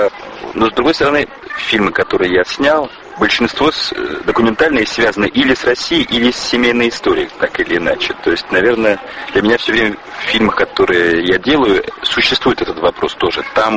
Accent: France; born or raised there

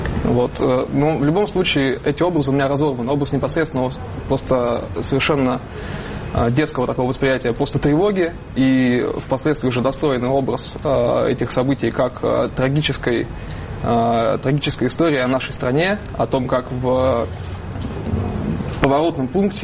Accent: Siberia, Russia; Да, я тоже из Сибири.

